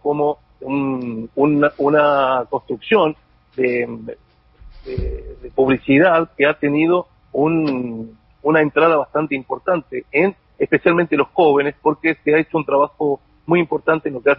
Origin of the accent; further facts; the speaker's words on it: La Rioja, Argentina; eso me hace sentir orgulloso a mí como riojano